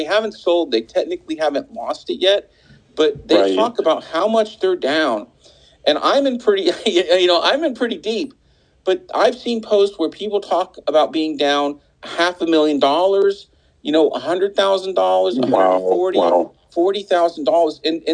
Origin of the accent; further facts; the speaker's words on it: North Carolina, United States; moved away as an adult; now in Los Angeles, United States; I grew up in North Carolina, and I moved out right out of college, and I stayed in LA, and I gave it my all.